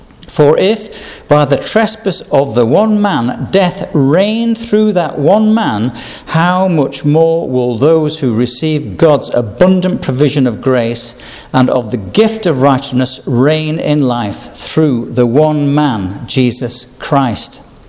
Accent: Yorkshire and the Humber, United Kingdom; accent: Yorkshire; There was my Yorkshire accent coming out there, a thick ear.

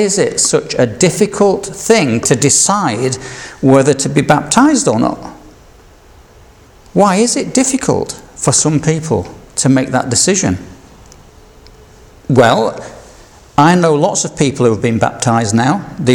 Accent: Yorkshire and the Humber, United Kingdom; Because being a Yorkshireman, I was still a Yorkshireman.

